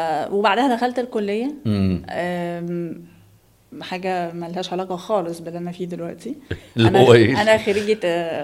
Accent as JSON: {"language": "Arabic", "country": "Egypt", "tie": "born or raised there", "said": "انا اصلا ما كنتش مولوده في مصر لان كان اهلي عايشين بره. والرحله ابتدت لما جينا هنا مصر."}